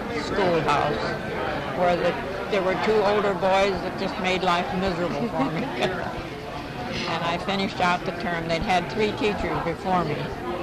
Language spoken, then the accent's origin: English; Gladstone, North Dakota, United States; I was born in 1889 in Gladstone, North Dakota, a little town of about 250 people. I lived out in the country, however. My parents lived on a farm. And I lived there till I graduated from high school in Dickinson, North Dakota.